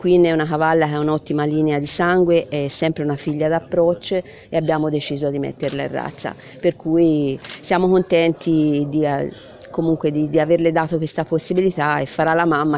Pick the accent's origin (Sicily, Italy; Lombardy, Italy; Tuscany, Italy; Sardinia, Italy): Tuscany, Italy; Siena; Me lo auguro in primis da proprietario, ma anche da Senese e da Contradaiola.